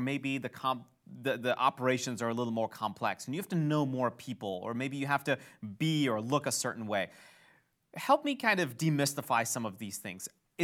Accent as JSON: {"language": "English", "town": "Kalamazoo", "region": "Michigan", "country": "United States", "said": "I'm from Kalamazoo, Michigan."}